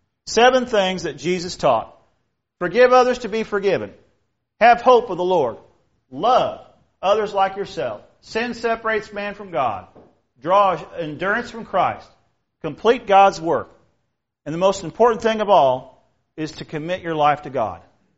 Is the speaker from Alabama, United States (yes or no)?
no; Champaign-Urbana, Illinois, United States; I grew up in Illinois. That's my home where I grew up. Champaign-Urbana, Illinois is where I grew up. What we had was corn and soybeans.